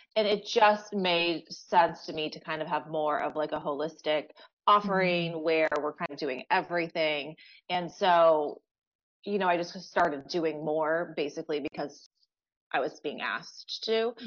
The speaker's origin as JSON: {"language": "English", "town": "Los Angeles", "region": "California", "country": "United States", "tie": "born or raised there", "said": "So I grew up in Los Angeles, and I had a very similar upbringing to a lot of interior designers"}